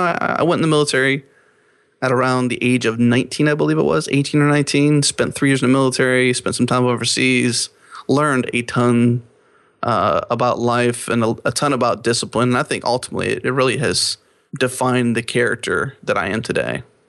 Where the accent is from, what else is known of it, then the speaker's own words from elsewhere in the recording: Pennsylvania, United States; He's saying Texas forever, but I grew up in Pennsylvania.